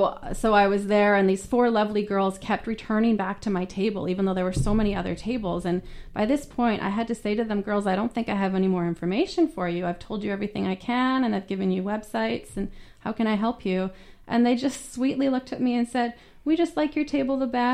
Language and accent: English; Victoria, British Columbia, Canada; When I was a kid growing up in Victoria, I used to visit Tillicum.